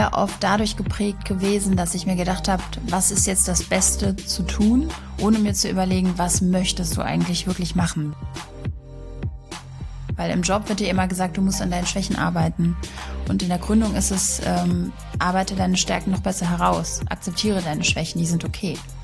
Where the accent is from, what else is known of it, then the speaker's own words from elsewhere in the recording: Sofia, Sofia City, Bulgaria; now in Germany; Meine Heimat ist Region Rhein-Main und ursprünglich Sofia, Bulgarien.